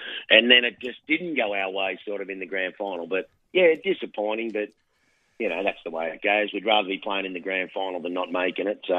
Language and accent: English; Matraville, New South Wales, Australia; I grew up in Matraville, which is a suburb behind Maroubra Beach.